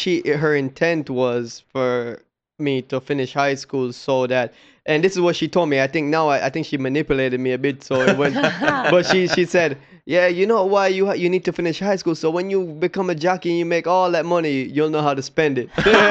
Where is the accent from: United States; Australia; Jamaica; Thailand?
Jamaica; Kingston; I was born in Kingston, Jamaica, into a racing family.